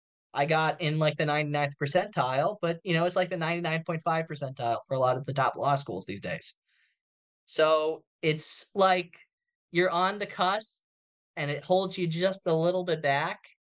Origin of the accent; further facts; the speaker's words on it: Akron, Ohio, United States; I grew up in Akron, Ohio, like a suburb of Akron. So rural Ohio, kind of in the middle of nowhere, kind of close to Akron